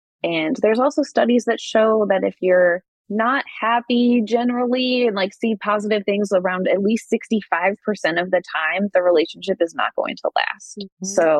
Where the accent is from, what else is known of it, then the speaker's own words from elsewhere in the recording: Illinois, United States; Her wedding, we're from the Chicago suburbs.